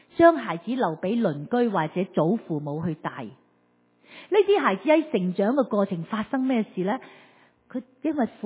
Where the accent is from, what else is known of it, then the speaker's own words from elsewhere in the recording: Hong Kong; also born or lived in United States; 我在香港长大，我在美国读书